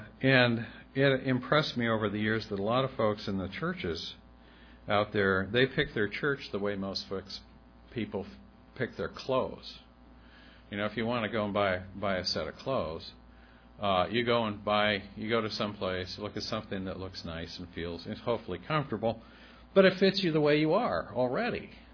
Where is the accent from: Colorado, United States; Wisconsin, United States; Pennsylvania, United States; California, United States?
Pennsylvania, United States; It reminds me of I was raised in the Amish country in Pennsylvania.